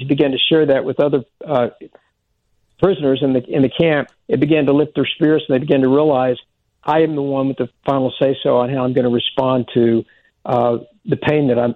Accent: Oklahoma, United States; I grew up in Oklahoma, and when the Oklahoma City bombing happened at the Murrah Building

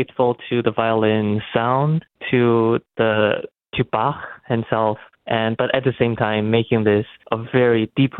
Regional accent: Toronto, Ontario, Canada; born there; I was born in Toronto. So I'm basically, making my debut a couple blocks away from my home.

